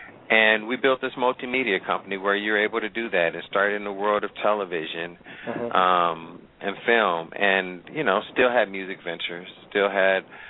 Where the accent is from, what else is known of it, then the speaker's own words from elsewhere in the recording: Pasadena, California, United States; Like I grew up in Pasadena, California, played ball my whole life, you know